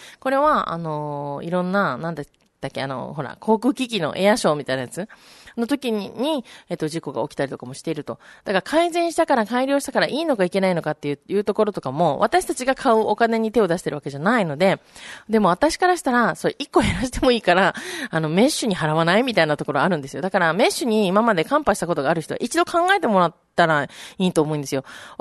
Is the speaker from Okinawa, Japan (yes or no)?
yes; Okinawa, Japan; 私たちのふるさと沖縄がこう忘れていかないように